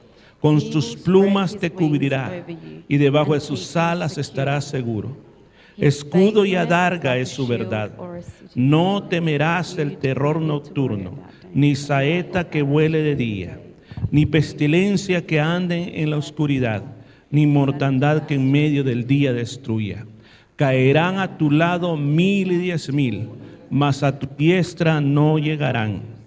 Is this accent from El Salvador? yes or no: yes; Sonsonate, El Salvador; A un balneario muy famoso en mi país que se llama Atecozol.